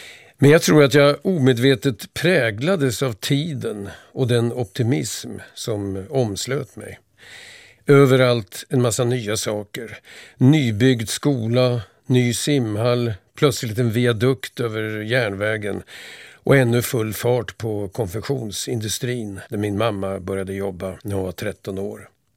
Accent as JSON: {"language": "Swedish", "town": "Vingåker", "region": "Södermanland", "country": "Sweden", "tie": "born or raised there", "said": "Jag växte upp på 60-talet. det som ibland kallas rekordåren. Min hemort Vingåker var då en expanderande plats."}